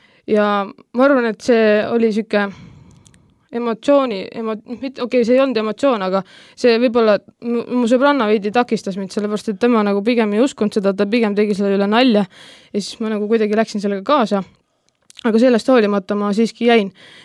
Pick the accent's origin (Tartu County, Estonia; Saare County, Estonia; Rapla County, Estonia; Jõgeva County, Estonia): Rapla County, Estonia; Järvakandi; ma olen Järvakandist pärit